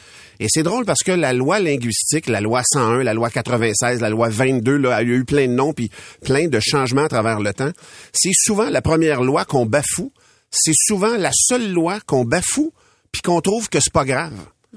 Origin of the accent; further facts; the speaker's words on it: Louiseville, Quebec, Canada; J'ai grandi à Louisville, dans un rang. Au bout du rang, chez nous, c'est le village, la municipalité de Masquinongé.